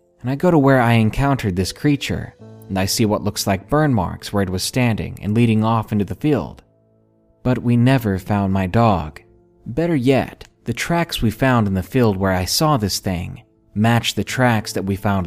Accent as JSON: {"language": "English", "region": "England", "country": "United Kingdom", "said": "I'm from England, and my US geography isn't great"}